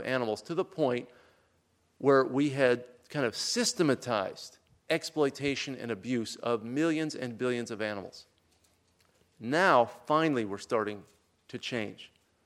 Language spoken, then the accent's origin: English; New Haven, Connecticut, United States; You know, I grew up in New Haven with a big Italian-American community.